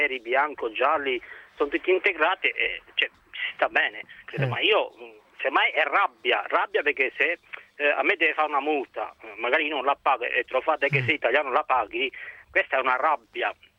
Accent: Serbia; Italian is a second language; now in Italy; Io sono serbo, vivo in Italia da 15 anni

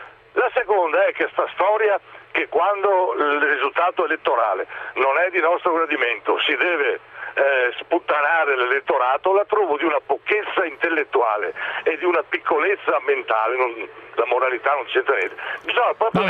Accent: Veneto, Italy; io non sono di Padova, sono veneto, non di Padova, sono qui per lavoro

